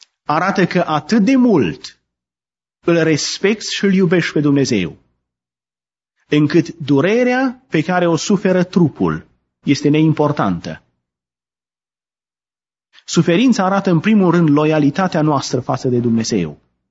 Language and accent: Romanian; Romania; Am crescut, marea majoritate dintre noi, am crescut în România.